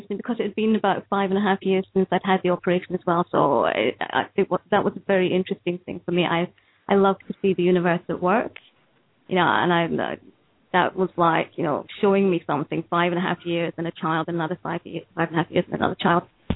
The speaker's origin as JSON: {"language": "English", "region": "Scotland", "country": "United Kingdom", "tie": "born there", "said": "I was born in Scotland. I've lived in six countries on three continents."}